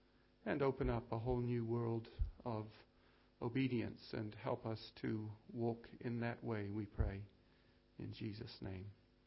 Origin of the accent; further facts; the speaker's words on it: India; also born or lived in New Zealand; I'm a New Zealander, but I grew up in India as a missionary kid in an American boarding school.